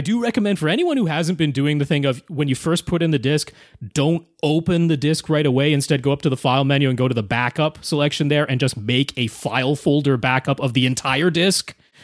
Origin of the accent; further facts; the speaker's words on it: Canada; I'm Canadian, so I can do what I like.